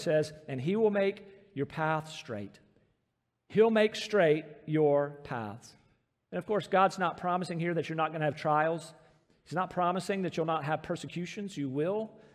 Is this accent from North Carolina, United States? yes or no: yes; Rocky Mount, North Carolina, United States; I think about growing up in Rocky Mount, then off to college there near Charlotte.